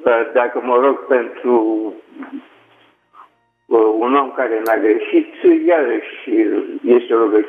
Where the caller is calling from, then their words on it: Bucharest, Romania; din București.